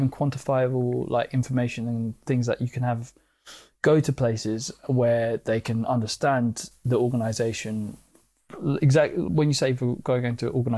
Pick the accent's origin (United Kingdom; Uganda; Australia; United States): United Kingdom; Norwood Junction, London; Like I grew up in Norwood Junction, like from when I was 3 years old.